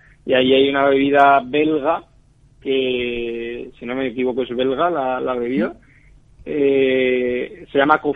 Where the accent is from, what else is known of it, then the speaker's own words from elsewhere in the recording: Valencia, Valencian Community, Spain; y más siendo valenciano, viviendo aquí, se me presentaban también más facilidades